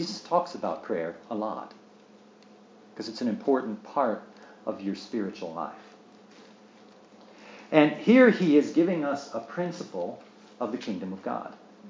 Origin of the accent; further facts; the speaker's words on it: United States; And so I'm American, so sorry, a lot of these are American.